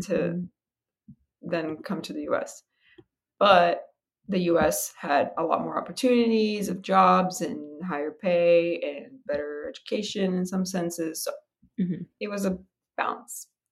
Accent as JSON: {"language": "English", "country": "Brazil", "moved": "as an adult", "lives_now": "United States", "said": "I am from Brazil myself. I came to Georgia Tech for college in 2014 as an international student."}